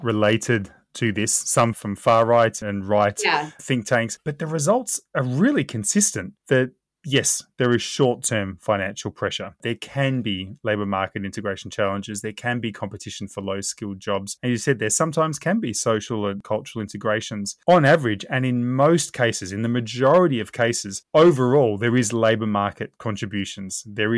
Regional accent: Australia; I'm from Australia originally, Laurie, and you know, Australia is such a multicultural country.

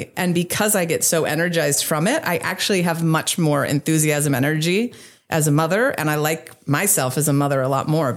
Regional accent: Colorado, United States; also born or lived in Costa Rica; I have no connection to Indiana. I was raised in Colorado, spent those 20 years in Costa Rica, and had no interest in moving to the Midwest or to Indiana.

